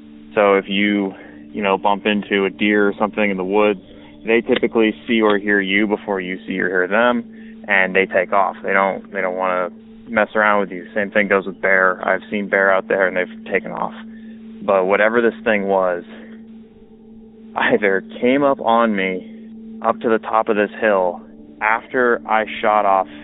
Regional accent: Loudon, New Hampshire, United States; I'm from the New Hampshire area, specifically Loudoun.

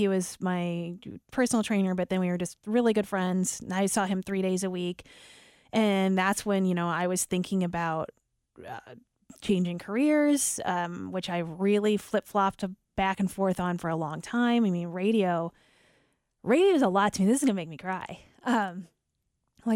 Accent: St. Louis, Missouri, United States; There was a morning show I grew up listening to in St. Louis, and I just felt like they were my friends.

